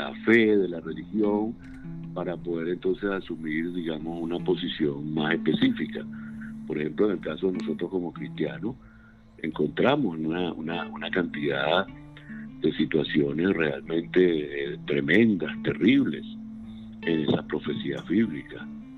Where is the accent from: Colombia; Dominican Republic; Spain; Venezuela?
Venezuela; yo en mi país de origen, Venezuela, hoy en día está pasando algo verdaderamente desesperante